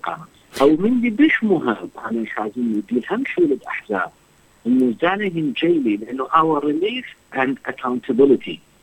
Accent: Libya; يعني أنا ليبي

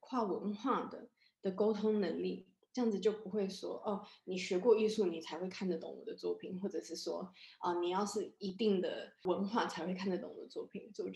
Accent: Australia; Chinese is a second language; 我是 Taiwanese Australian， 就是台湾澳洲人这样子。作为在一个西方背景长大的华人，

